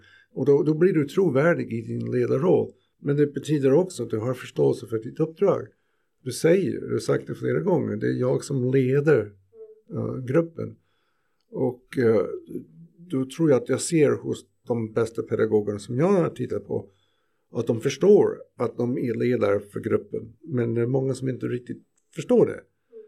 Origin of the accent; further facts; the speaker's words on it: United States; Så att jag tänkte som amerikan att det är intressant att öppna frågan till eleverna.